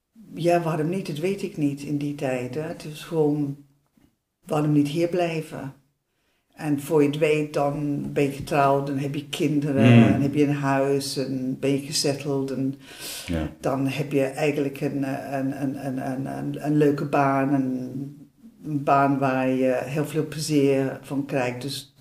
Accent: England, United Kingdom; Dutch is a second language; now in Netherlands; Ik kom oorspronkelijk uit Engeland. Mijn ouders kwamen uit Ierland. Dus ik heb echt een hele eerste achtergrond.

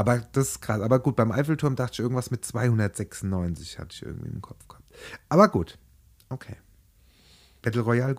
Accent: Italy; Also ich als Italiener bin gar mit Italien, da war ich so als Kind schon so oft

